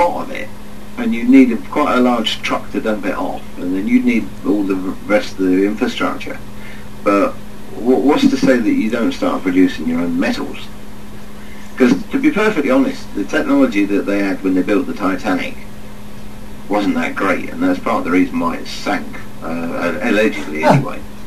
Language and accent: English; England, United Kingdom; I mean, I'm English. We drink tea by the gallon.